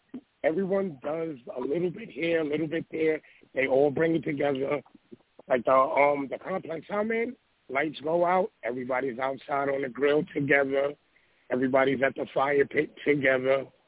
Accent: New York, United States; now in Florida, United States; So this is Florida, and it's like, you know, I'm from New York, so it's like us, we know what to do when it's time for the snow to come.

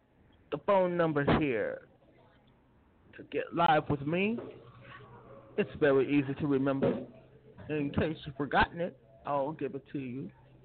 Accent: Milwaukee, Wisconsin, United States; Today's special guest come from my hometown of Milwaukee, Wisconsin.

